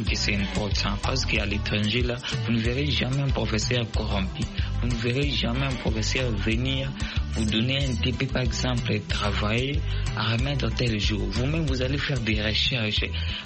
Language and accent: French; DR Congo; chez nous en RDC